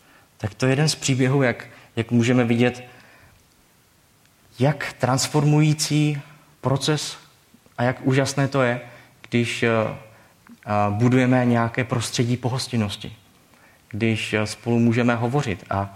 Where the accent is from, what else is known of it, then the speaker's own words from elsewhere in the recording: Moravian-Silesian Region, Czechia; now in Hradec Králové, Czechia; já pocházím z prostředí, pocházím ze Slezska. A před 10 lety, když jsem tam ještě bydlel a pak jsem opouštěl tenhle ten region, abych začal tady školu a pak tady zůstal bydlet